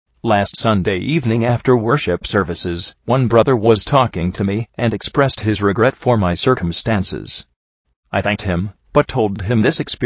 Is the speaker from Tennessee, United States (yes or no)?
yes; Tennessee, United States; give me great pride to say to others, "I am from Tennessee."